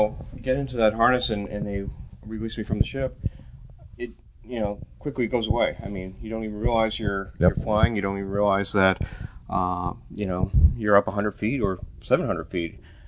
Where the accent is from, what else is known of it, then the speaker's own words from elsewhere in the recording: Ashburn, Virginia, United States; I'm from Ashburn, Virginia.